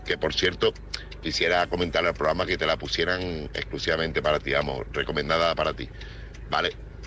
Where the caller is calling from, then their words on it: Seville, Andalusia, Spain; corresponsal de Sevilla.